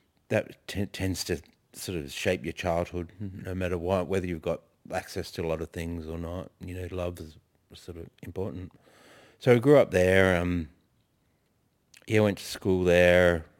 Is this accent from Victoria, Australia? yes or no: no; Wollongong, New South Wales, Australia; I grew up in Wollongong. It's a rural, it's a coastal town about an hour and a half from Sydney. Thabal country, I think it is. But yeah, and it's, I grew up in a working class family in housing commission.